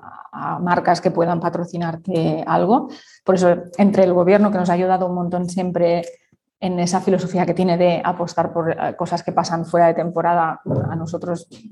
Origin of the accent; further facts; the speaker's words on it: Barcelona, Catalonia, Spain; aunque yo soy de Barcelona, no creo que Barcelona o Cataluña sea el lugar donde hacer eso, porque los catalanes no...